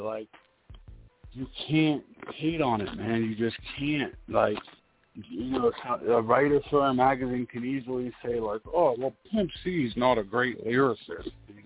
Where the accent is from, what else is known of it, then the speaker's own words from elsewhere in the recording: Pittsburgh, Pennsylvania, United States; But, like, I'm from Pittsburgh, dude.